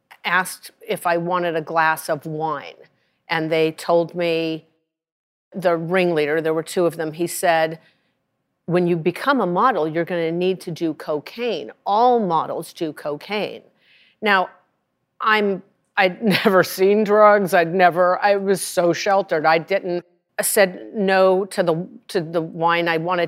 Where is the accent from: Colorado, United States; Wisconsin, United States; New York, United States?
Colorado, United States; Rye; Now, I'm from Rye, Colorado, but I'd seen movies